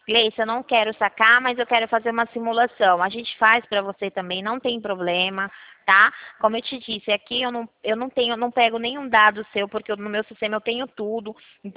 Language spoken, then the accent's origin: Portuguese; Campinas, São Paulo, Brazil; Eu sou aqui de Campinas, do interior de São Paulo.